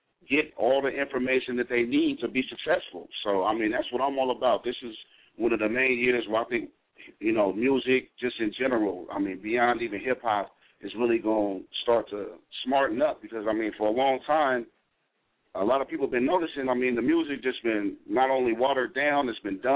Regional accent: Portland, United States; I know when I came, like I said, I'm from Portland, so, you know, I didn't really know anybody in the industry

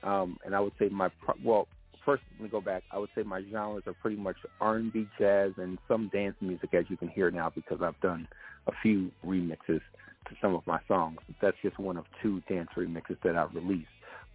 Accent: Philadelphia, Pennsylvania, United States; I am from a soulful city called Philadelphia.

